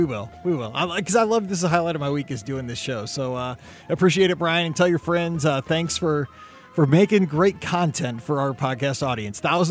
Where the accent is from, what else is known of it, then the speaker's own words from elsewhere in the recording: Missouri, United States; I went to Marceline, because I'm from Missouri